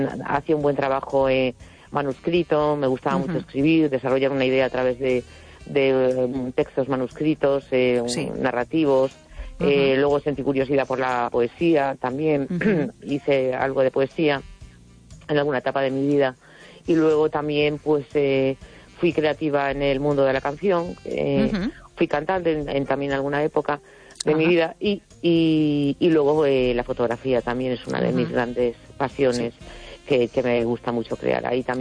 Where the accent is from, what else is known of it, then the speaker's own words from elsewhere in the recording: A Coruña, Galicia, Spain; de La Coruña.